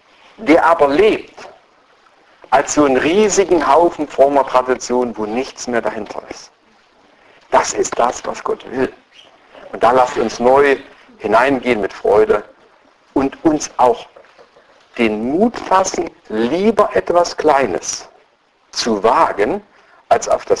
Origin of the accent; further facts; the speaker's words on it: Saxony, Germany; Im Erzgebirge, wo ich herkomme, da war das nach Beerdigungen immer das Wichtigste von den Dorffrauen